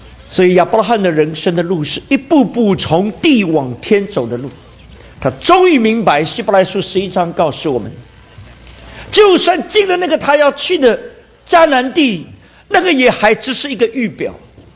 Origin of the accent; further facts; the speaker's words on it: China; 我们华人、我们中国人呢，用词用的真不错。